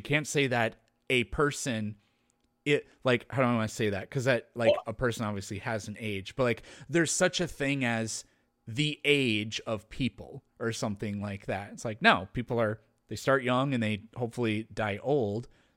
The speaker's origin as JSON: {"language": "English", "region": "Midwest", "country": "United States", "said": "I'm from the Midwest, I have a lot of ways to describe snow."}